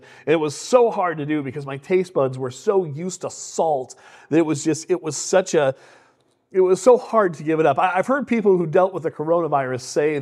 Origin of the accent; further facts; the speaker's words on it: United States; I want to be healthy, but I'm still an American, right?